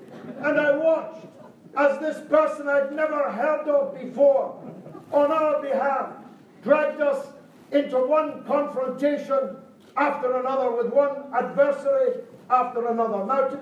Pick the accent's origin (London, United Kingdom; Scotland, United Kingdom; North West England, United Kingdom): Scotland, United Kingdom; Being a Scotsman from Irish background, I can hardly be called a little Englander.